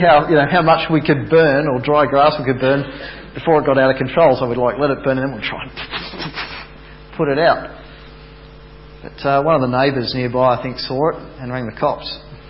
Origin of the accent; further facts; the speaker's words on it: Bendigo, Victoria, Australia; I grew up in Bendigo and not far from Kennington Reservoir